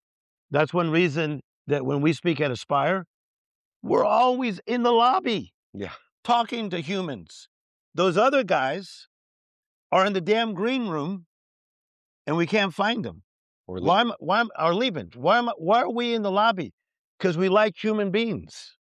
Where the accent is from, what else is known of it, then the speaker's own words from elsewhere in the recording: Compton, California, United States; I'm from Compton, California. 7 people we had in a 2-bedroom apartment.